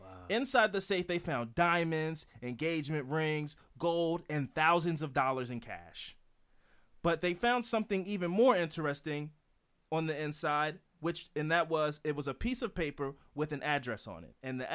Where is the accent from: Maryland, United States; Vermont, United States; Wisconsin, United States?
Maryland, United States; Baltimore; Now, you know, we're from Baltimore, right?